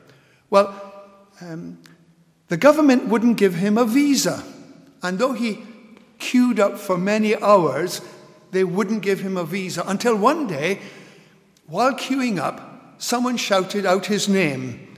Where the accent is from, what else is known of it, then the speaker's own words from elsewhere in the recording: Guyana; When I was brought up in Guyana, South America, and I can remember as a six-year-old standing next to my mother